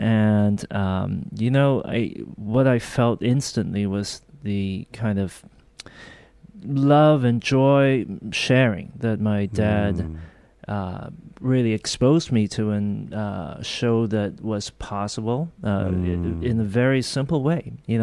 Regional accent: Hong Kong; moved away; So we grew up in Hong Kong, and that was another thing that I think added to the environmental influence.

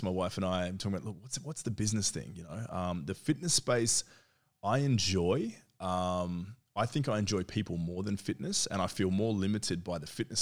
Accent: Perth, Western Australia, Australia; moved away as an adult; also born or lived in New Zealand; So I was born in New Zealand. We came out when I was just a toddler. The whole family, immediate family, came over to Perth. Some came to Sydney. Did most of my growing up in Perth. Yeah. WA. And moved out here in 2006.

